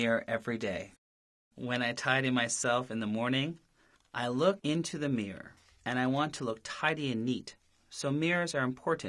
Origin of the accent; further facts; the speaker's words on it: Beijing, China; The Summer Olympics were also held in Beijing in 2008, so this is the second time. I am really proud of my hometown, and I hope it will become better in the future.